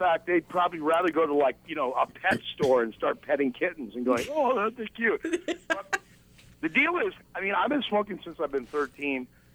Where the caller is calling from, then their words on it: Massachusetts, United States; I'm calling from Western Mass.